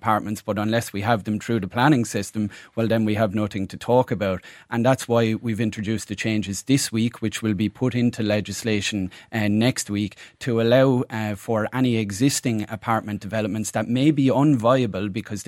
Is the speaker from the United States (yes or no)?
no; Waterford, Munster, Ireland; I'm from the middle. I'm from Waterford City.